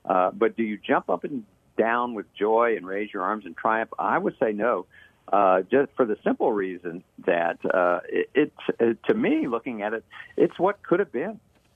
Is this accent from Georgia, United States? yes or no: no; Dallas, Texas, United States; I'm born and raised in Dallas.